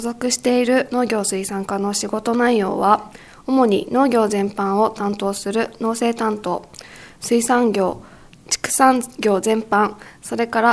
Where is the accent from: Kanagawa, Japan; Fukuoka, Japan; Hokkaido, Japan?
Kanagawa, Japan; Fujisawa; born or raised there